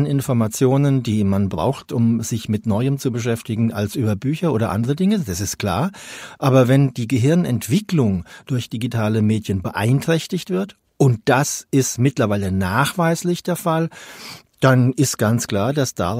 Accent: Germany; Wir sind beide in Deutschland aufgewachsen, haben Deutsch gelernt.

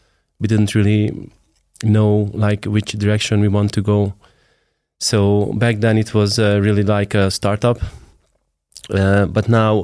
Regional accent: Hungary; from Hungary.

